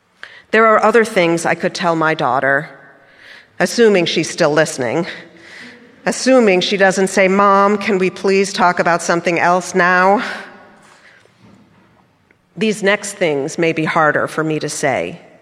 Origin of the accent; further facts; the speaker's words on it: New Orleans, Louisiana, United States; I grew up in New Orleans. We moved there when I was 5, and I left for college at 17.